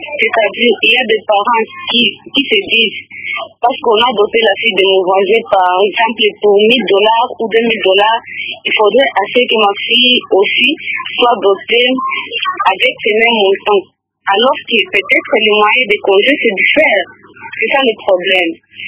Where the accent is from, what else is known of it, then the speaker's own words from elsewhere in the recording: Uvira, South Kivu, DR Congo; Parce que la dot est fixée ici chez nous à Ovira par la valeur intrinsèque de la femme.